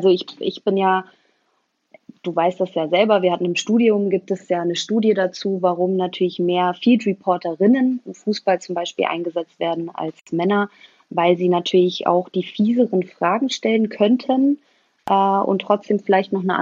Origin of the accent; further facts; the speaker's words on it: Mainz, Rhineland-Palatinate, Germany; Ja, ich komme aus Mainz, Rheinland-Pfalz, genau, ja.